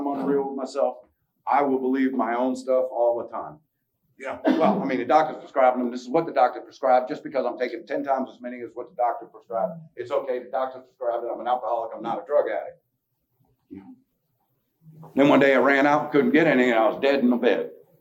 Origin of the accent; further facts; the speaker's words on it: New Orleans, Louisiana, United States; I'm from New Orleans originally